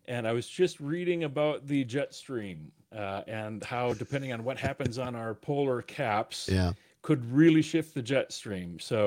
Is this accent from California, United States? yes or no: no; Edgerton, Wisconsin, United States; now in Madison, United States; I grew up in Edgerton, just south of here.